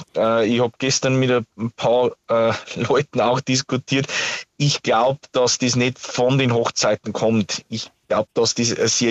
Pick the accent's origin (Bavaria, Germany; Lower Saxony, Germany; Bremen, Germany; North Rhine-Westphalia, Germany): Bavaria, Germany; Also bei uns in Niederbayern ändert es sich, sagen wir es ja so.